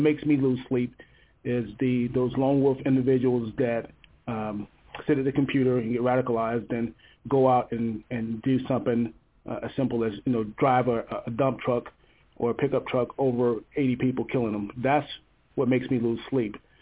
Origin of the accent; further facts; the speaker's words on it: Tampa, Florida, United States; Like you said, I grew up in Tampa, so I've seen the good, the bad, and the ugly